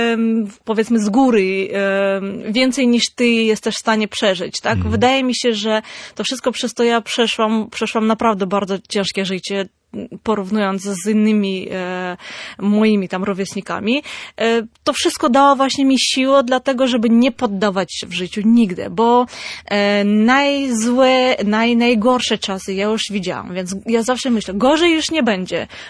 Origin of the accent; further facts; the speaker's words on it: Armenia; born there; Polish is a second language; Nie jestem z prowincji, jestem z miasta. Urodziłam się w mieście.